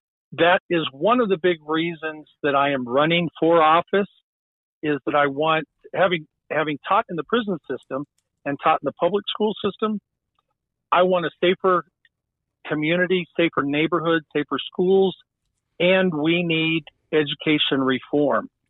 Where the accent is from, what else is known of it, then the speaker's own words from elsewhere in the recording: Limon, Colorado, United States; now in Aurora, United States; first of all, I'm a Colorado native, one of those rare entities. I have lived in Aurora since 1975 when I moved from the Eastern Plains, Lyman, Colorado, and have lived in my district, District 41, for about the past 26 years.